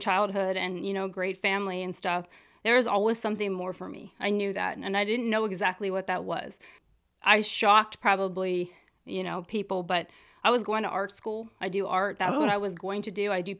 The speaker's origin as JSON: {"language": "English", "region": "Pennsylvania", "country": "United States", "tie": "born or raised there", "said": "Grew up right here in Lancaster County. I went to Ephrata High School."}